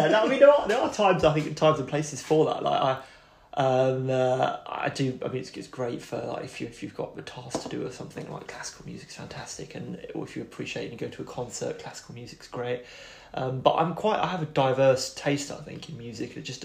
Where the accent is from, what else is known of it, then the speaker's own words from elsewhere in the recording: Greenwich, London, United Kingdom; I am from Greenwich in southeast London.